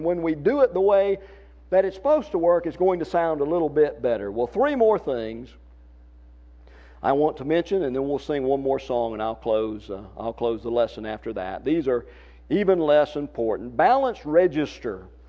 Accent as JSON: {"language": "English", "country": "United States", "accent": "southern", "said": "And me, with my southern accent, I don't have much to talk about with this."}